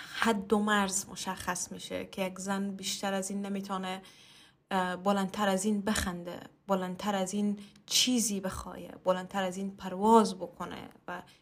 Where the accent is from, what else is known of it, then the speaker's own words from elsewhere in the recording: Afghanistan; zani 30 sale, ahl Afghanistan va farzand jang. مثل همه هم نسل های خود در جنگ متولد شدم، در جنگ پرورش یافتم